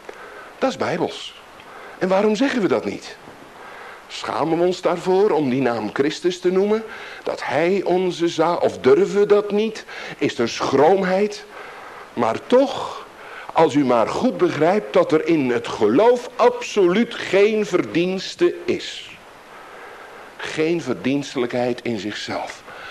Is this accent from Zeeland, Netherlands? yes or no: no; Groningen, Netherlands; wij komen uit Groningen, dat weet u ook. En daar, ongelovigen, nee. We geloven allemaal wel.